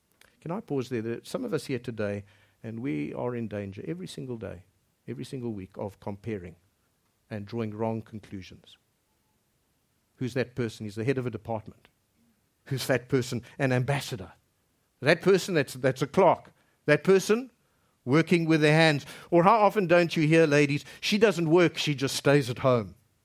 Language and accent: English; Zimbabwe; born there; moved away; also born or lived in United Kingdom / South Africa; My parents were born in Egypt. I was born in Zimbabwe. I spent my teen years in the United Kingdom, many years in South Africa, and here we are. Where am I from? But having spent over 35 years in Cape Town, it's in my heart.